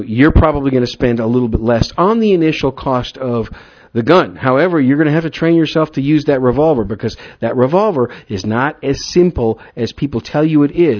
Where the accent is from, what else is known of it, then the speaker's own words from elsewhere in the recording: Wisconsin, United States; also born or lived in New York City; I'm a Yankee from Wisconsin that, you know, well, I was born in New York City, raised in Wisconsin.